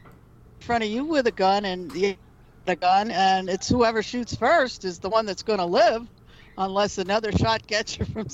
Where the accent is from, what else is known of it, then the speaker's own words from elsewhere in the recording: United Kingdom; I'm Brit.